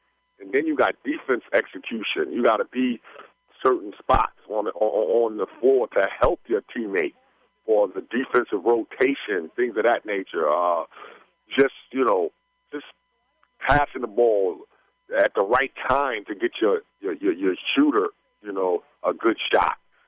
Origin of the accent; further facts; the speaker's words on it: Queens, New York, United States; I played all over in every borough. I was from Queens. I played in Harlem, Manhattan, Brooklyn, Bronx.